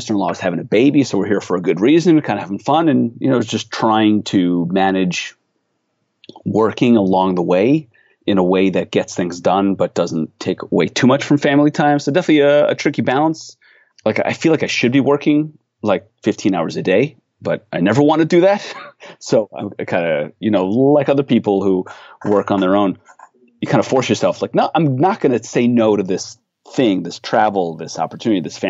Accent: Long Island, New York, United States; I'm in my hometown in Long Island. I'm at my dad's house in the basement office that I kind of like grew up in business with.

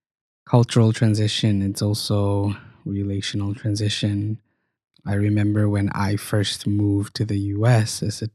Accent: Malaysia; now in United States; And I am Malaysian by nationality, a third culture kid by, I would say, enculturation.

